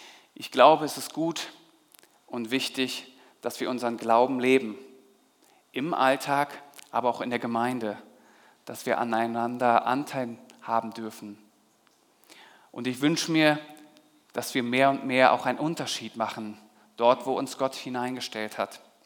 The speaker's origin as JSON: {"language": "German", "region": "Berlin", "country": "Germany", "tie": "born or raised there", "said": "Wir waren in meiner Heimat in Berlin, haben meine Familie besucht."}